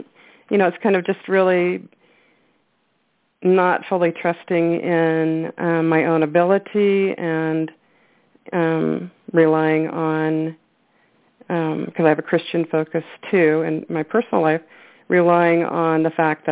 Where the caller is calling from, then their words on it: Arizona, United States; From Arizona.